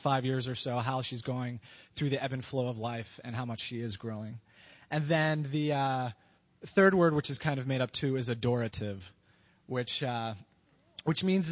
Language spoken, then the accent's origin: English; Lebanon, Pennsylvania, United States; So I grew up in Lebanon. I went to Northern Lebanon High School.